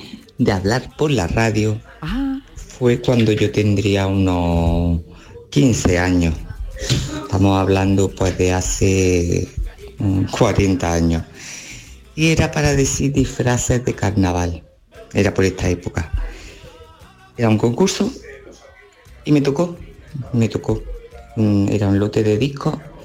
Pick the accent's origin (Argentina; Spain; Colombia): Spain; Córdoba, Andalusia; de Córdoba.